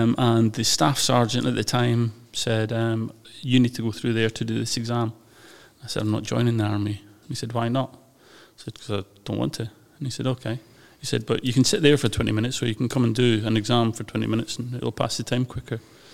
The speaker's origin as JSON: {"language": "English", "town": "Moffat", "region": "Scotland", "country": "United Kingdom", "said": "I normally tell people I'm from Lockerbie because people have heard of that for obvious reasons. But I'm not. I'm actually further north from a little place called Moffat."}